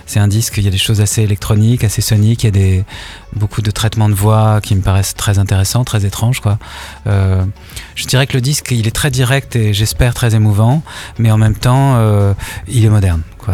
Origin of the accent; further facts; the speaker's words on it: Paris, Île-de-France, France; Ouais, donc moi, je suis à Paris. Puis moi, je suis quand même je suis né à Paris. Je suis un enfant de cette ville, quoi. Vraiment, je suis né dans le cœur de Paris et c'est comme ça, je suis né dans le bitume, quoi.